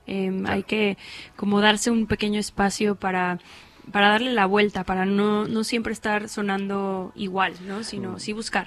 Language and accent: Spanish; Mexico; Hice televisión en mi país